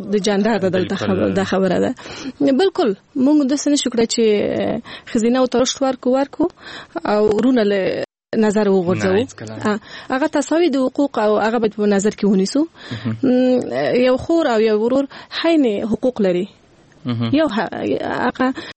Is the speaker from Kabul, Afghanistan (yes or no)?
yes; Kabul, Afghanistan; also born or lived in Logar; بالکل زه د لوګر ولایت یم د لوګر ولایت یم او کابل کې پیدا شوی یم کابل کې لوی شوی یم